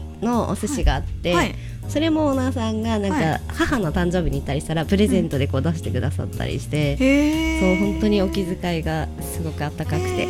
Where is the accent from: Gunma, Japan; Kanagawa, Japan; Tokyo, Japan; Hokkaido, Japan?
Hokkaido, Japan; あのせっかく北海道から来てますんでね、